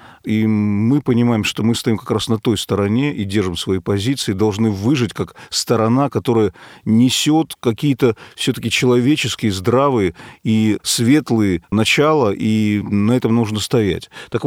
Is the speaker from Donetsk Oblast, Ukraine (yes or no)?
no; Kharkiv, Kharkiv Oblast, Ukraine; Я родом из Харькова и работал в Луганске, в Одессе.